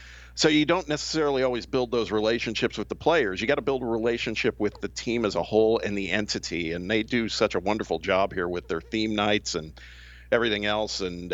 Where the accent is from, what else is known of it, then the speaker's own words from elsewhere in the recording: Indianapolis, Indiana, United States; now in Knoxville, United States; I'm from the Midwest originally, from Indianapolis.